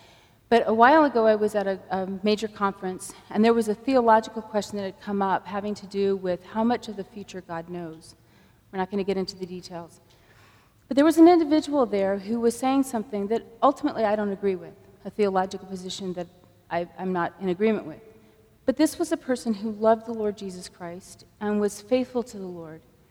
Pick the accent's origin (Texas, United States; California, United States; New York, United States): California, United States; San Diego; When I was growing up in San Diego, we raised tomatoes.